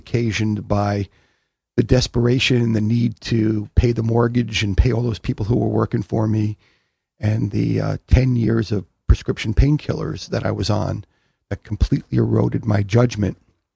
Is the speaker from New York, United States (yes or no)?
yes; New York, United States; I grew up on Long Island as a Jewish kid on Long Island and did everything that kids on Long Island